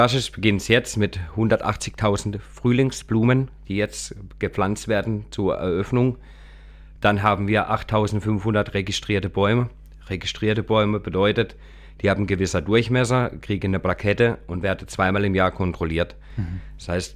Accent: Kappel-Grafenhausen, Baden-Württemberg, Germany; Genau, ich komme aus Kappelgrafenhausen.

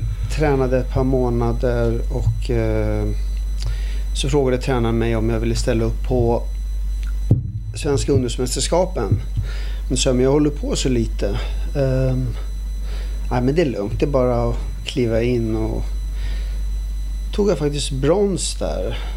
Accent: Stockholm, Stockholm County, Sweden; Mitt ursprung är från Palestina. Född och uppvuxen i Sverige.

